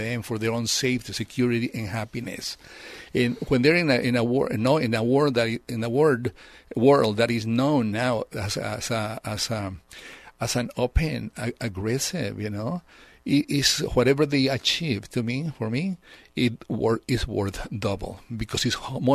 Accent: Mexico; now in United States; When I came here, they say I was Hispanic, and I didn't think so. I thought I was more Latino. I came from Mexico

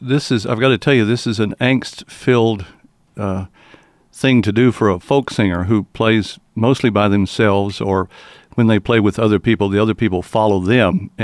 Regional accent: Lubbock, Texas, United States; Yeah, well, I grew up in Lubbock and moved off and then moved back, and I've been there for now a long time because I'm old.

